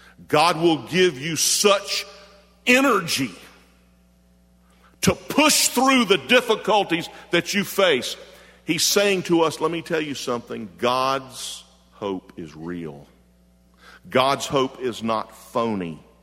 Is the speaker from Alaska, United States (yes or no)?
no; Jacksonville, Florida, United States; Now, growing up in Jacksonville, I used to go to the Jacksonville Fair